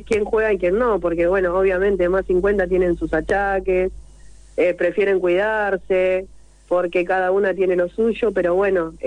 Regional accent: Buenos Aires, Argentina; also born or lived in Santa Fe; Yo vivía en Santa Fe en ese tiempo, pero yo soy porteña, soy de Buenos Aires.

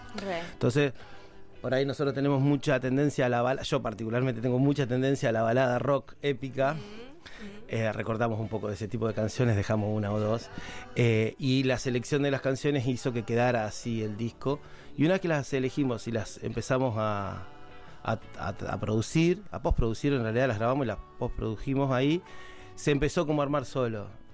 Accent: Rauch, Buenos Aires Province, Argentina; La mayoría somos de Rauch, provincia de Buenos Aires

